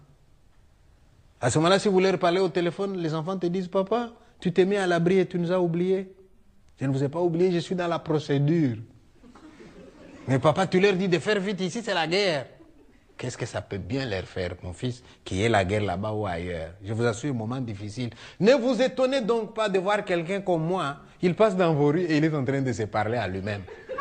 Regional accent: DR Congo; Je viens du Congo belge, tiens.

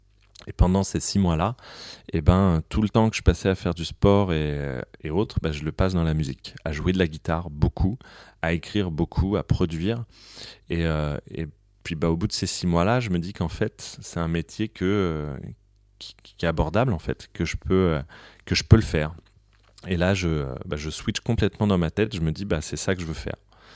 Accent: Saint-Denis, Île-de-France, France; Je viens de Saint-Denis, donc il y a un côté un peu cliché, mais c'était vrai. C'est-à-dire, tous mes potes écoutaient du rap.

